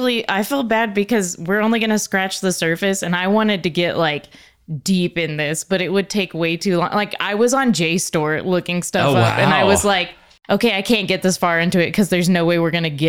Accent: Texas, United States; I dumbly took French in high school, which made no sense because I grew up in South Texas. Spanish would have been a lot more helpful.

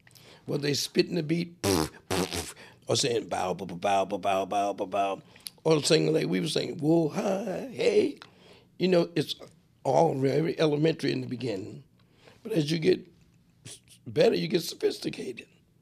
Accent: Newark, New Jersey, United States; First of all, I'm from Newark, New Jersey. I worked in a barbershop there where we did hair, processed hair.

